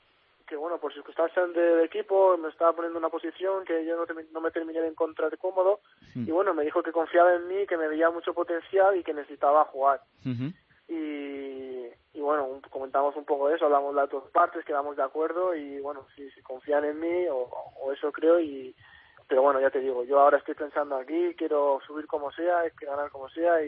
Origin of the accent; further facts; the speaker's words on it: Balearic Islands, Spain; Sí, yo soy de Mallorca, soy de Mallorca.